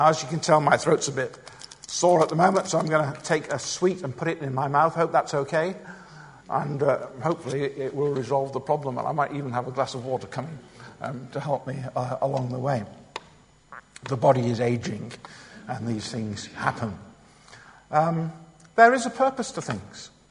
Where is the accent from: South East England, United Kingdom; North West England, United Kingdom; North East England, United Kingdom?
North West England, United Kingdom; Manchester; even though I come from Manchester